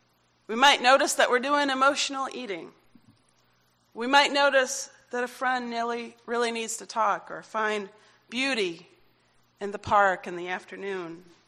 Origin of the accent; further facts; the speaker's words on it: South Carolina, United States; Somehow, I grew up in South Carolina, and I'm not really a country music fan